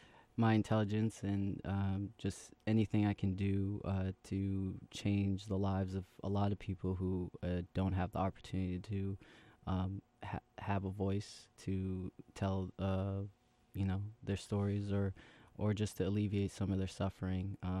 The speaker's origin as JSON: {"language": "English", "town": "Biddeford", "region": "Maine", "country": "United States", "tie": "born or raised there", "also_born_or_lived": "Somalia", "said": "growing up in Biddeford, it's quite the experience. I'm aware that I'm from Somalia, but in Biddeford, it's not really that diverse. So I was seen as African American."}